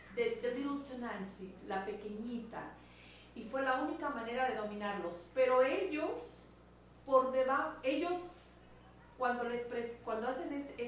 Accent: Mexico; yo sí me crié en México.

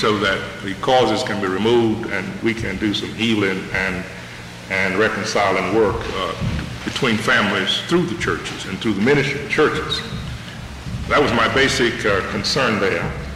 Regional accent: North Carolina, United States; When I started teaching, I was in my home state, North Carolina, and then I moved to Washington. And North Carolina happens to be my home state and my wife's home state.

